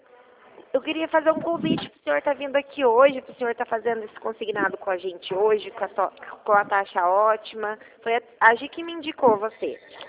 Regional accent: Mogi Guaçu, São Paulo, Brazil; eu sou de Mogi Guaçu

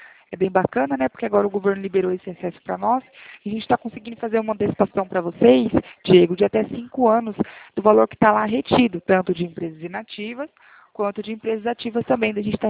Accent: Presidente Prudente, São Paulo, Brazil; Sou daqui de Presidente Prudente, São Paulo, interior de São Paulo.

